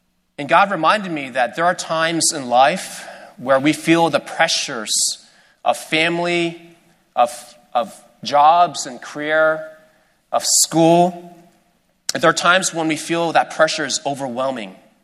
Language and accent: English; Houston, Texas, United States; I come from Houston, and so my team is the Houston Rockets